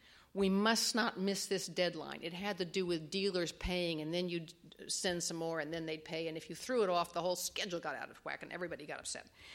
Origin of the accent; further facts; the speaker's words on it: New York, United States; He could never forget that I was from New York.